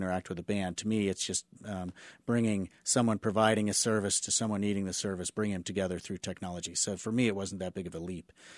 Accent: Kansas City, United States; I grew up in Kansas City. I'm raising my family here.

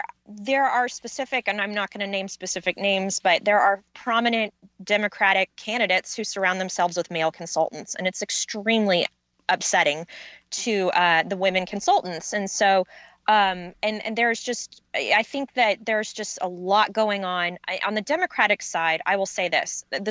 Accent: Texas, United States; the congresswoman from my hometown, Kay Granger, was elected in 1996.

